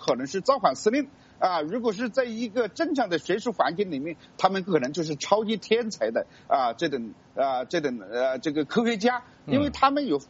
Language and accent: Chinese; China; 其实我们中国人也没几个不是草根人物，对吧？